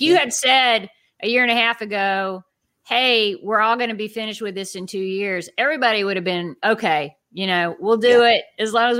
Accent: the South, United States; I grew up in the South. We didn't have air conditioning and that building was air conditioned.

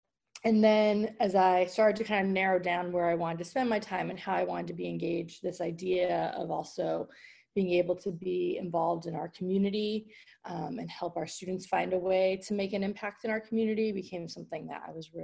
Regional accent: Massachusetts, United States; moved away as an adult; now in Baltimore, United States; I live in Baltimore City with my family. I have a almost 11-year-old daughter, and I grew up in Massachusetts, but have kind of lived here now my adult life down in Maryland.

